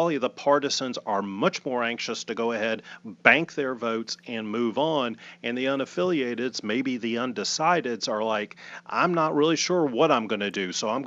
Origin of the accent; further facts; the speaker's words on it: Clemson, South Carolina, United States; I mean, Tobacco Road, I grew up in Clemson, and I was a loyal ACC basketball fan.